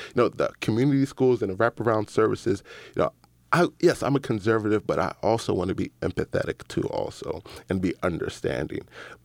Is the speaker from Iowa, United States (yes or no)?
no; Gaithersburg, Maryland, United States; born there; I consider myself a Cameroonian American. I was born here in Gaithersburg, too, also.